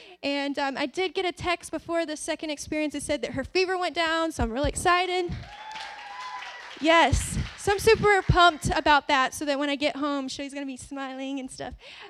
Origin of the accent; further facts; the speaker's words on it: the South, United States; I mean, I'm from the South. You got to deep fry everything.